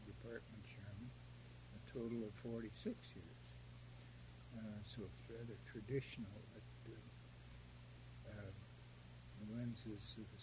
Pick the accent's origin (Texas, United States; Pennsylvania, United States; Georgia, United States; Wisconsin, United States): Wisconsin, United States; Fond du Lac; born there; Well, I was born in Fond du Lac, Wisconsin, on September 22, 1906.